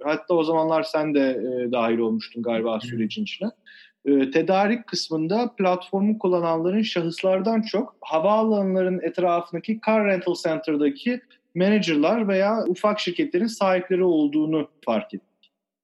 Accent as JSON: {"language": "Turkish", "region": "Istanbul", "country": "Turkey", "moved": "as an adult", "said": "İstanbulluyum. Pierre Loti Fransız Lisesi'nde okudum. O işte anaokuldan lise sona kadar."}